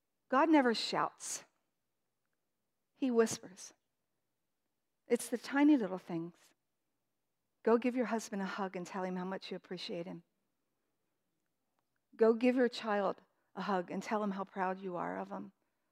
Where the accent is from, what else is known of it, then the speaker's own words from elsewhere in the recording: United States; born there; I'm a Christian. I'm not a Buddhist. I was born in America.